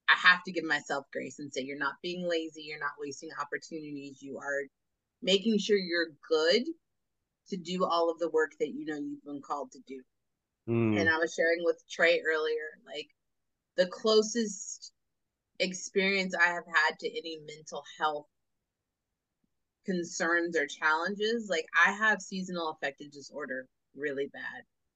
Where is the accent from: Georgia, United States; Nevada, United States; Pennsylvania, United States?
Nevada, United States; Las Vegas; CBC 2024 will be coming to my hometown of Las Vegas, Nevada, not Nevada.